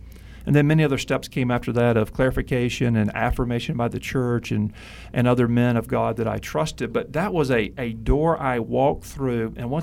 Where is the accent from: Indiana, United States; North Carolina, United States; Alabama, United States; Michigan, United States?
Alabama, United States; Mobile; And the church I grew up in Mobile, Alabama, was a great church, a very faithful Southern Baptist church, large Bible preaching.